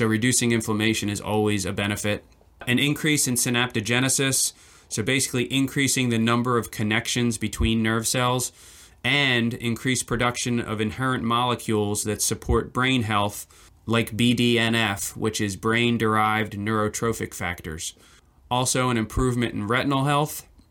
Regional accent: Delaware, United States; Delaware's ironically my home state.

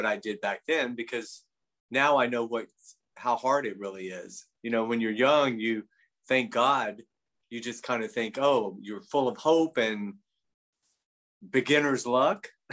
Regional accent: Athens, Georgia, United States; Well, I grew up in Athens, Georgia, not too far from where you are, in a college town. I was the youngest of 4 boys.

